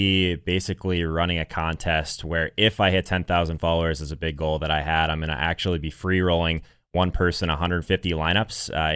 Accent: Arizona, United States; Full disclosure, I'm a Cardinals fan. I'm from Arizona originally.

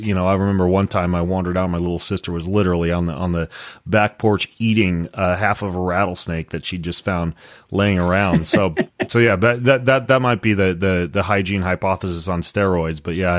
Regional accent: Lewiston, Idaho, United States; I grew up in Lewiston, Idaho, where we were just surrounded by oodles of rattlesnakes

